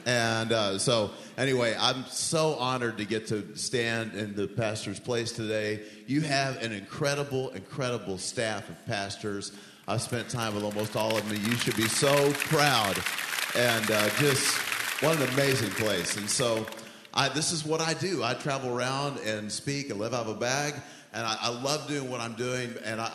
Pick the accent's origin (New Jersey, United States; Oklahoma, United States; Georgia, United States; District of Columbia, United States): Oklahoma, United States; I'm from Oklahoma, maybe that's it, you know.